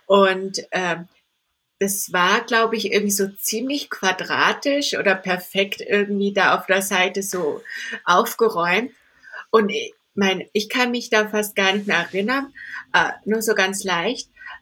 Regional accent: Candolim, Goa, India; Also bei mir, ich komme ja aus Kandolim, wenn vielleicht jemand sich das mal anschauen will. Kandolim schreibt man mit C und Kandolim in Goa.

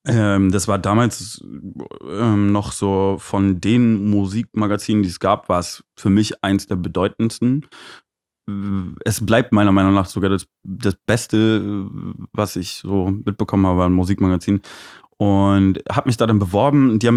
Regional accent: Aachen, North Rhine-Westphalia, Germany; moved away as an adult; also mein Papa ist Peruaner, meine Mama ist Holländerin und ich bin in Aachen geboren und da auch zur Schule gegangen und habe dann noch mein Abi gemacht und bin dann aber direkt nach dem Abi, so mit 19, dann abgehauen

